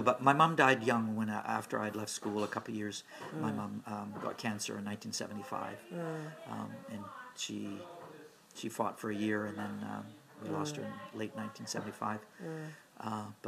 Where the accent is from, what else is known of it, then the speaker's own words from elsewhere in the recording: Vancouver, British Columbia, Canada; also born or lived in Surrey; as we grew up in Surrey, where we started first, and then we moved to South Vancouver during my grade 6 year, because it was too far for Dad to commute to work now.